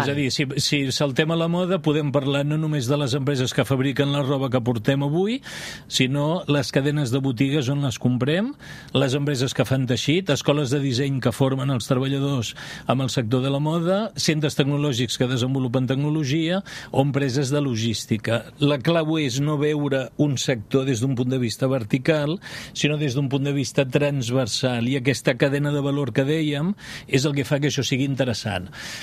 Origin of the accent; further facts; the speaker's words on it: Vic, Catalonia, Spain; Jo sóc de Vic.